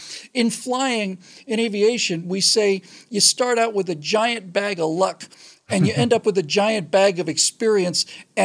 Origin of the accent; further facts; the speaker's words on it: Bermuda; I did know two kids who were actually killed when I was growing up in Bermuda.